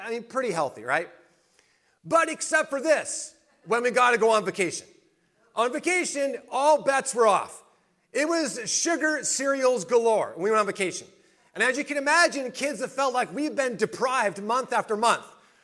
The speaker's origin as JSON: {"language": "English", "town": "Spokane", "region": "Washington", "country": "United States", "tie": "born or raised there", "said": "I grew up in Spokane."}